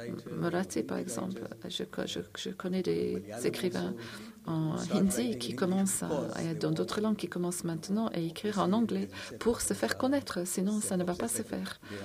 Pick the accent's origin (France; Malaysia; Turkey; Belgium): Malaysia; je suis malais, parce que je viens de la Malaisie.